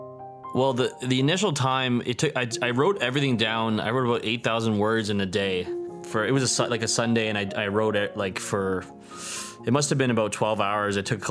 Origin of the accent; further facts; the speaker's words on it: North York, Ontario, Canada; I'm a 30-year-old secondary teacher. I grew up in North York, and now I teach in Scarborough.